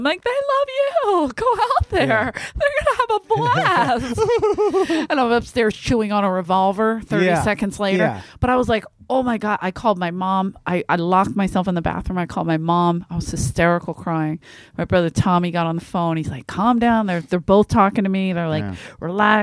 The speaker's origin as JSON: {"language": "English", "town": "Philadelphia", "region": "Pennsylvania", "country": "United States", "said": "In New York, as soon as I came out and said, I'm from Philadelphia."}